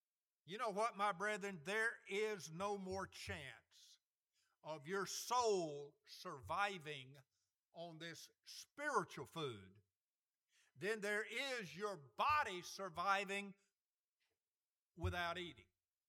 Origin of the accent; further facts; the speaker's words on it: Alabama, United States; growing up in Alabama, I read this, I heard this, and thought he's talking about cotton.